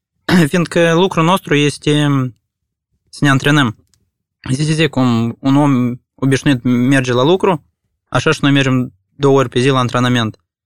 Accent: Moldova; piesa asta ne reprezintă, într-adevăr, că suntem moldoveni

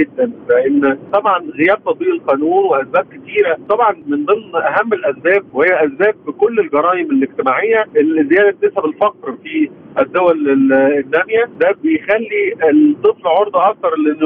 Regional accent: Egypt; احنا عندنا في مصر في 2018 تم تغليظ العقوبة على خطف الأطفال بالتحديد

